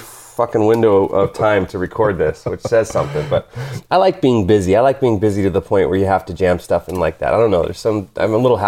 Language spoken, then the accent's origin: English; Fresno, California, United States; I grew up in Fresno in the Valley, which is about 3 hours inland, you know, and it's hot, and it's smoggy, and I call it God's country.